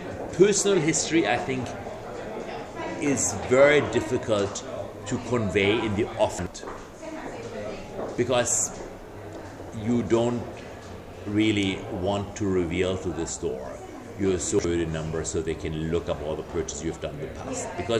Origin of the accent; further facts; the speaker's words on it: California, United States; I come from California and I don't have enough warm clothes.